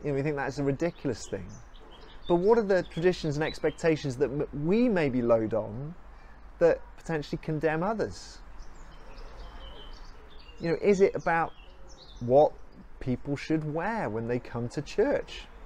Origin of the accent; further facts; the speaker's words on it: Cardiff, Wales, United Kingdom; I remember growing up in Wales, in Cardiff